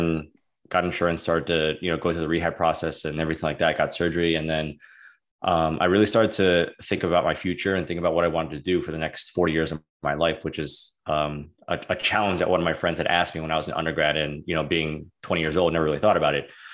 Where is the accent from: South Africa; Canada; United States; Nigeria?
United States; Maryland; I was born and raised in Maryland, never really left until I went to PD school. I went to Maryland for undergrad as well. So kind of grew up in the suburbs of Maryland.